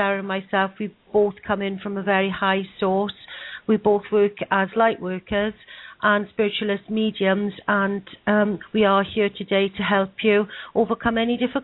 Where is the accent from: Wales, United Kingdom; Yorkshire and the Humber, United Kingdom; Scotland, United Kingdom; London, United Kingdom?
Wales, United Kingdom; Swansea; I'm from Swansea in South Wales in the UK. I live very, very close to the sea